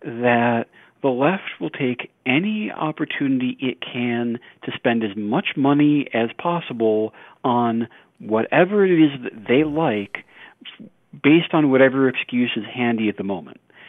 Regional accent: Rochester, New York, United States; I consider myself a refugee from New York State. I grew up around Rochester, New York, and part of the reason why I left is that I could see where things were headed.

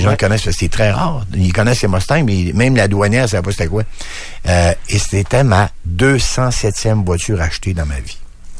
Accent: Quebec, Canada; je viens du Saguenay-Lac-Saint-Jean

